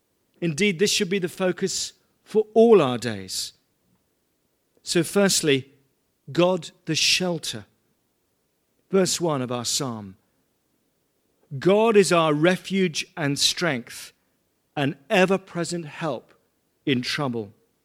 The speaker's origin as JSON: {"language": "English", "region": "England", "country": "United Kingdom", "tie": "born or raised there", "said": "I was born and raised in England"}